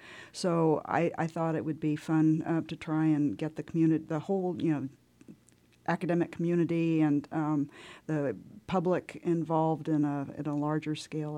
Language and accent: English; Kansas City, Missouri, United States; so even though I grew up in Kansas City.